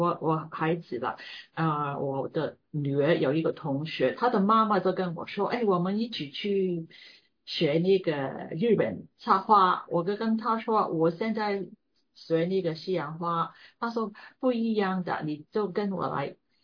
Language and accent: Chinese; Hong Kong; Chinese is a second language; 我在香港的时候，我在香港长大，我在香港读书，在香港结婚